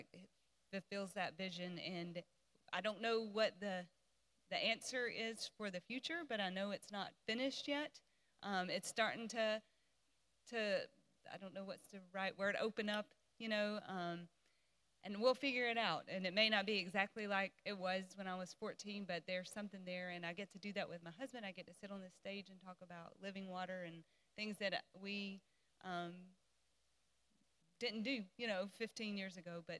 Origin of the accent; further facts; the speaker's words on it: Adamsville, Alabama, United States; And I grew up in Adamsville, which, you know, is not far from here. But it's the same town that Angie grew up in.